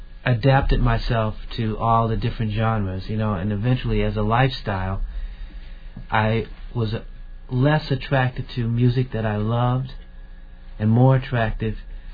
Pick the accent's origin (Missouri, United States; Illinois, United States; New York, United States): Illinois, United States; Evanston; this was 63rd, and I'm from Evanston, so I was still a little frightened, you know